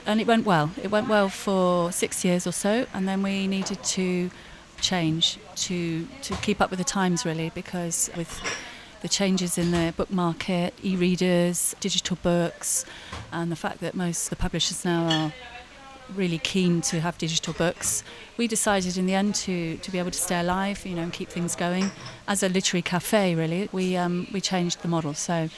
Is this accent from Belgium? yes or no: no; England, United Kingdom; now in Spain; I'm one of the two associates, business partners that we have here. And I'm English. I've been here 14 years.